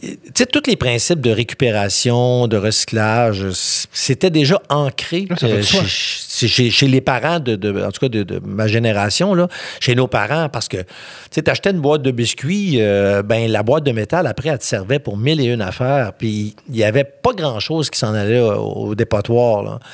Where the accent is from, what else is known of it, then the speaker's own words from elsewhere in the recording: Saint-Pierre-Baptiste, Quebec, Canada; Je suis né en 1962 dans ce petit village qui s'appelle Saint-Pierre-Baptiste où il y avait 40 maisons quand j'étais jeune et où il y a encore 40 maisons aujourd'hui.